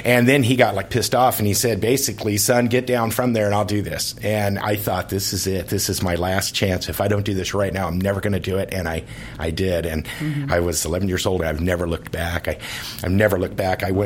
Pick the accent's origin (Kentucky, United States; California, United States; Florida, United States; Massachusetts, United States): California, United States; Riverside; born there; also born or lived in Arkansas; And I was born in Riverside, California.